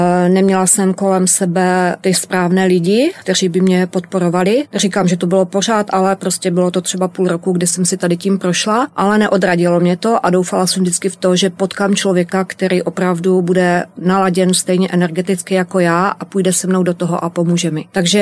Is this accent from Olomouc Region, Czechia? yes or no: yes; Olomouc, Olomouc Region, Czechia; Vyrůstala jsem v Olomouci a Olomouc tenkrát bylo vojenské město